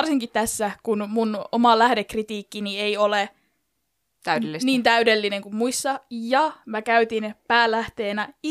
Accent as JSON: {"language": "Finnish", "region": "Central Finland", "country": "Finland", "said": "mä oon Keski-Suomesta"}